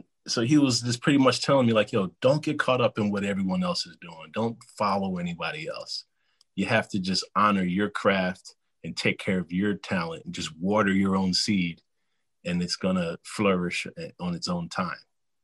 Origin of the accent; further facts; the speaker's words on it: Philadelphia, Pennsylvania, United States; He's from Milwaukee. I'm from Philly, so we connected and we made Philwaukee.